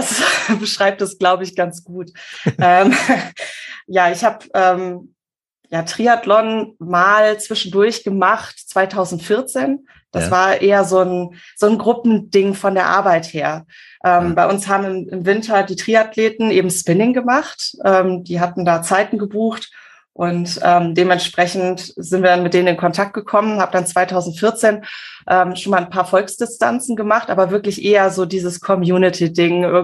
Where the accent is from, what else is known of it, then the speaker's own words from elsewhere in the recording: Ratingen, North Rhine-Westphalia, Germany; Ich komme aus Ratingen.